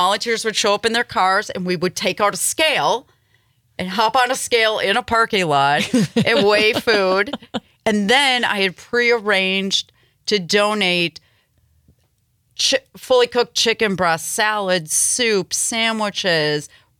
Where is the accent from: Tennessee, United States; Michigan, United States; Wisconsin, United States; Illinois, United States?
Wisconsin, United States; Green Bay; born and raised in Green Bay, grew up a mile from Lambeau Field.